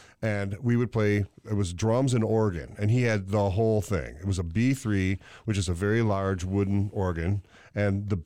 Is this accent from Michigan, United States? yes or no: yes; Detroit, Michigan, United States; I grew up in the Detroit area, went to a school called Clintondale, the Clintondale School Systems.